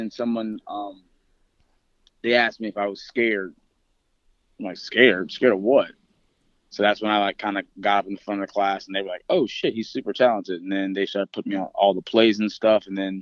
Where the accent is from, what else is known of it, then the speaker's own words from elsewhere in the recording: Los Angeles, California, United States; So I grew up in Los Angeles, and, you know, I grew up, like, in the Crenshaw area.